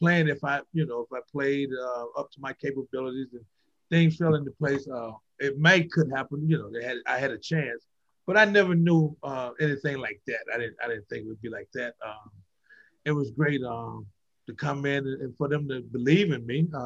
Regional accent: Florida, United States; It's cold. I know I'm from Florida. And we play at night and it's 80 degrees

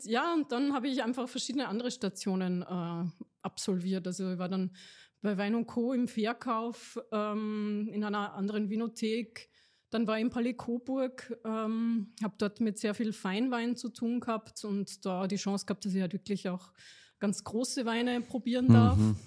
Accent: Upper Austria, Austria; moved away as an adult; now in Vienna, Austria; also ich bin Oberösterreicherin aus dem Innviertel, bin eher mit ziemlich saurem weißen Spritzer sozialisiert.

